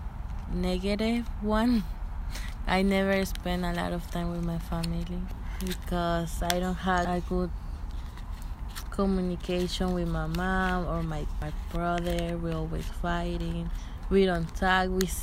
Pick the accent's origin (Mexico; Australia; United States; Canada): Mexico; English is a second language; I'm 17 years old and I'm from Mexico.